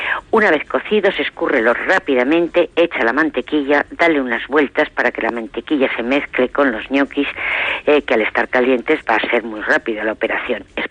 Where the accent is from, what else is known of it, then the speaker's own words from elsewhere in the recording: Valencia, Valencian Community, Spain; soy valenciana y muy orgullosa.